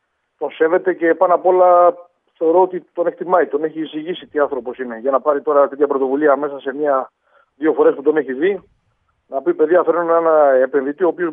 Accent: Patras, Western Greece, Greece; από τη μία είμαι από την Πάτρα, κατοικώς στην Πάτρα, ζω στην Πάτρα

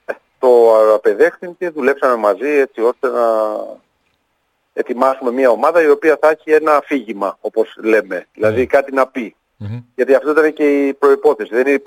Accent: Patras, Western Greece, Greece; να δημιουργώ και προϋποθέσεις να μένουν και τα παιδιά στην πόλη μου

